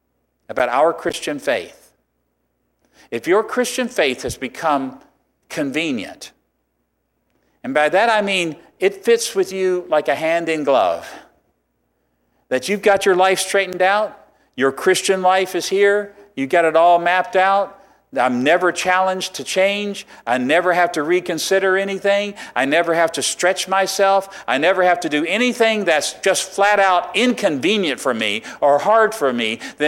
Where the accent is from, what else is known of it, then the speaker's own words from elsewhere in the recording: Virginia, United States; I come from Virginia.